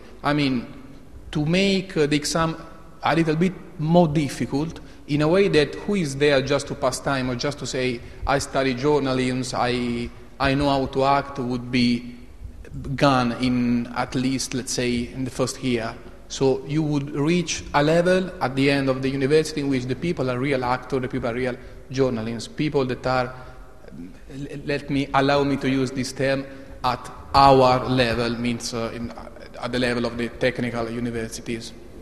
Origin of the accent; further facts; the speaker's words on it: Florence, Tuscany, Italy; English is a second language; I am from Italy, from Florence exactly.